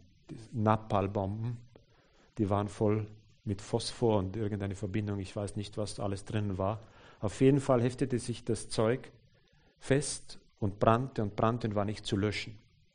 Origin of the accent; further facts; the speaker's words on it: Austria; Eklig in Deutschland, oder? Bei uns in Österreich ist es grausig.